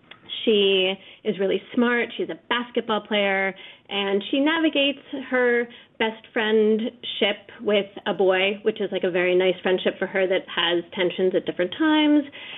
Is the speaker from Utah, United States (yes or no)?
no; New York City, New York, United States; I also was a child growing up in New York City.